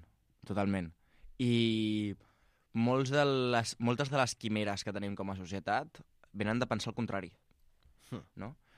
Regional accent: Castelldefels, Catalonia, Spain; Clar, jo soc de Castelldefels, puc fer Castefa, Gavà, Viladecans...

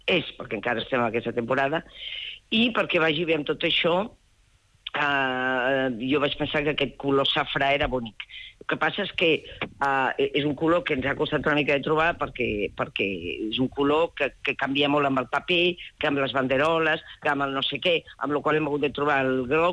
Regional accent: Valencia, Valencian Community, Spain; Jo soc de València, safrà.

